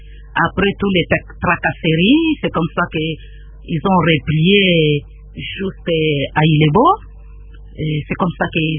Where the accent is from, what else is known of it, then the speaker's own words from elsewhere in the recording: Lubumbashi, Haut-Katanga, DR Congo; j'ai grandi à Lubumbashi, tu vois, presque tous les enfants de Lubumbashi sont très éveillés.